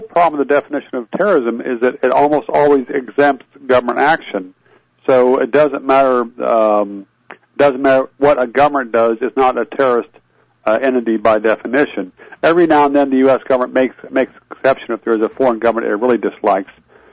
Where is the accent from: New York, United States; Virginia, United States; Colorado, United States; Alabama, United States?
Virginia, United States; I was raised in the Shenandoah Valley, in an area that was famous for the fighters of John S. Mosby during the Civil War.